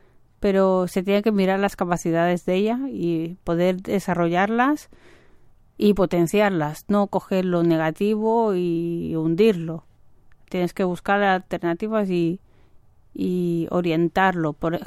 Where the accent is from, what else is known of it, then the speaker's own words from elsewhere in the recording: Barcelona, Catalonia, Spain; born there; Nací en Barcelona.